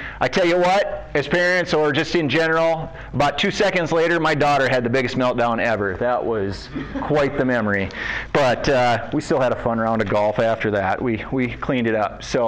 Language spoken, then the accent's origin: English; South Dakota, United States; born and raised in South Dakota